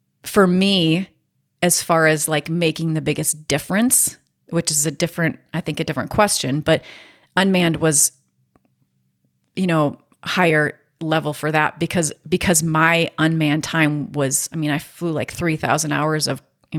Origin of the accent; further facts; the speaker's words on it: Minnesota, United States; because I'm from Minnesota. We say guys, right? Hey, guys.